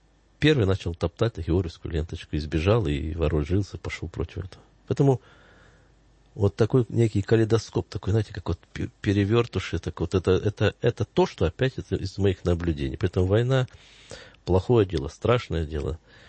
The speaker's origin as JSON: {"language": "Russian", "town": "Luhansk", "region": "Luhansk Oblast", "country": "Ukraine", "tie": "born or raised there", "said": "у меня как в Луганске достаточно. Я как коренной житель, естественно, за 50 лет уже достаточно знакомых."}